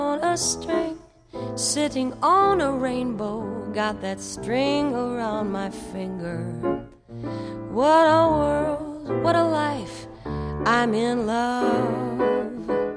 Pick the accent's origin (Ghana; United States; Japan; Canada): United States; Omaha, Nebraska; also born or lived in Berkeley, California / Minneapolis; now in Kansas City, United States; I live in Kansas City, Missouri, for the time being, and make a base there. And I grew up in Omaha, Nebraska, and also spent some time in Berkeley, California in high school.